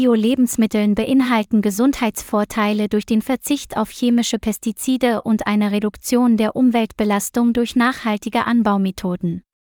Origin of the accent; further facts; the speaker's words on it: Vietnam; German is a second language; In meinem Heimatland Vietnam wird das Bewusstsein für Bioprodukte immer stärker.